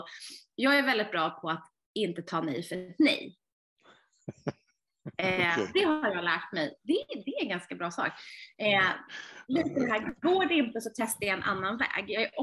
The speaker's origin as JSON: {"language": "Swedish", "town": "Stuvsta", "region": "Stockholm County", "country": "Sweden", "tie": "born or raised there", "said": "det är mitt barndomshem. Ett litet 30-talshus som ligger i beläget i Stuvsta. 10 minuter från Stockholm ungefär, med tåg. Och här har jag vuxit upp"}